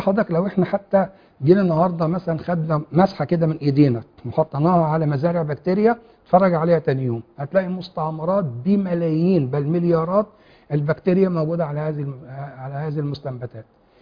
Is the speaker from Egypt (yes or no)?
yes; Egypt